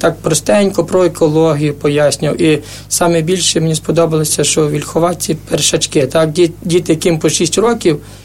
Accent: Melnytsia-Podilska, Ternopil Oblast, Ukraine; Родом я з Тернопільщини, Мельниця Подільська, закінчив Тернопільську семінарію, і так сталося, що я тепер служу в Харківському екзархаті, і в Полтавській області маю 3 села

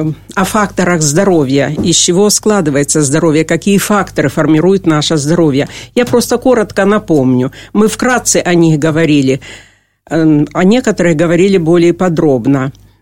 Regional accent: Donetsk, Donetsk Oblast, Ukraine; я переселенка из Донецка

